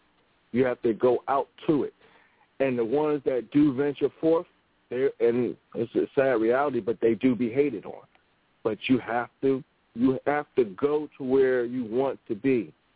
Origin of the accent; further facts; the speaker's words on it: Philadelphia, Pennsylvania, United States; because I'm from Philly, nobody wants to leave their block.